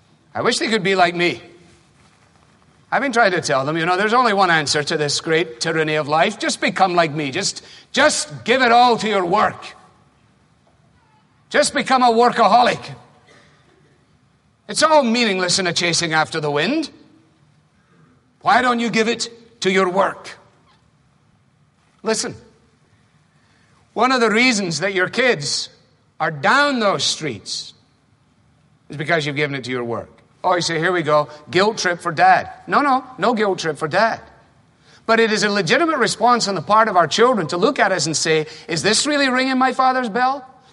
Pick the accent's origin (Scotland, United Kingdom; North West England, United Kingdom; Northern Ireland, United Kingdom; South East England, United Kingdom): Scotland, United Kingdom; Glasgow; Called Growing Up in Glasgow, which is the center of the Western world's center of heart attacks and the center of alcoholism in Western Europe.